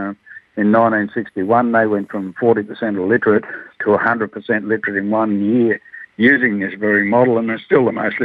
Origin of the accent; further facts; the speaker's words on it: Brewarrina, New South Wales, Australia; And, I'm from Brewarrina, and I'm intimately aware of some of those issues and concerns that we have.